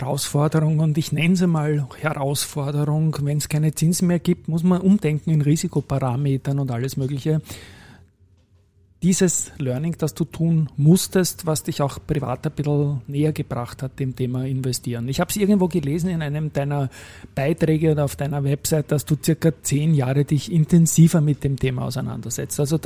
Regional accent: Vienna, Austria; Als Wiener kenne ich das natürlich

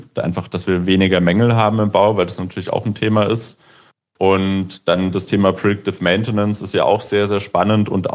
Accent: Regensburg, Bavaria, Germany; born there; also ich bin ja gebürtiger Regensburger und natürlich auch ein Riesenfan der Altstadt.

